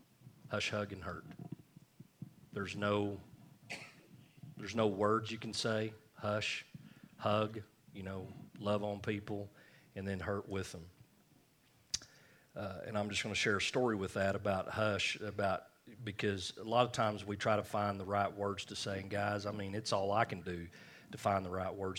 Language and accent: English; United States; A lot of reasons, but two of them are I'm an American and I'm a male.